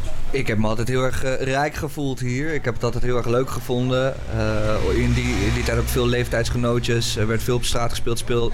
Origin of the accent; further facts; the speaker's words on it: Amsterdam, North Holland, Netherlands; Ik ben onlangs 31 geworden. Ik heb tot mijn tiende in de Nieuwmarktbuurt gewoond op Spenhuissteeg.